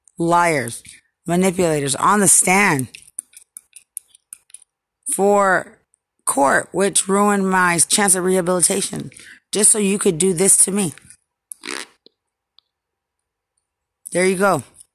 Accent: Lubbock, Texas, United States; I'm from Lubbock, but you came from San Antonio.

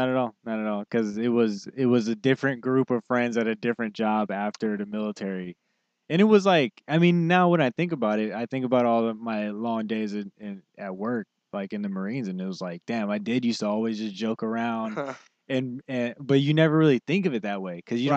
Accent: Virginia, United States; I mean, I believe, especially growing up in Virginia, there was not a lot of Filipinos as they are here.

